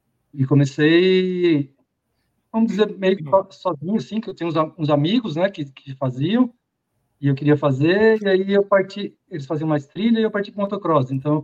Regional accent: Barra Bonita, São Paulo, Brazil; born there; às vezes saía uma foto de capa do jornal da cidade que eu morava, de Barra Bonita, onde eu nasci.

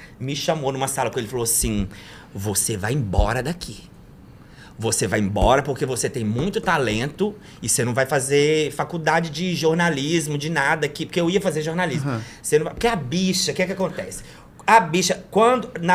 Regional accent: Montes Claros, Minas Gerais, Brazil; born there; now in Belo Horizonte, Brazil; Porque quando eu nasci lá em Montes Claros, eu falei assim, gente, eu não tô cabendo aqui, sabe? Aqui eu preciso ir embora. Não é que a cidade é pequena, não. Não é. Tem 500 mil habitantes, hein? Um polo.

